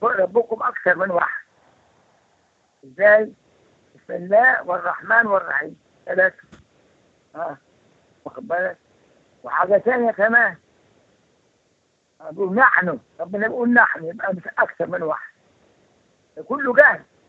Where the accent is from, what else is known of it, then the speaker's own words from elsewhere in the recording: Egypt; لما جينا البابا زمان عندنا في مصر هنا.